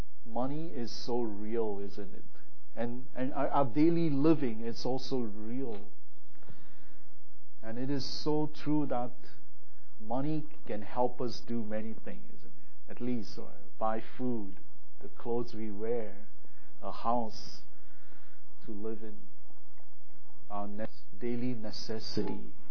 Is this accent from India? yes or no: yes; India; Now, I was born and raised in India.